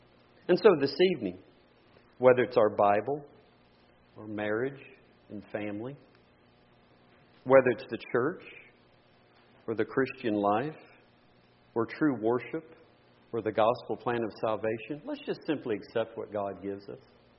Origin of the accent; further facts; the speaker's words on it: Texas, United States; I was born and raised in Texas on Bluebell ice cream.